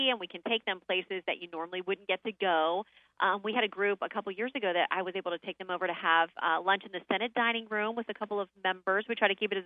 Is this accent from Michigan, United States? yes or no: no; Sanford, Florida, United States; born there; I was born in Sanford, Florida.